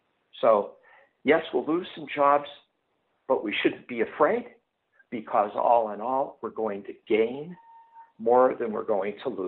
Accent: Pittsburgh, Pennsylvania, United States; moved away as an adult; But for example, I grew up in Pittsburgh, and I sort of lived through this once where the steel mills closed.

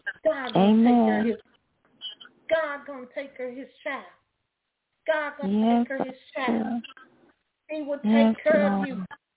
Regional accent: Chicago, Illinois, United States; I've been shot at many a time. I came from Chicago

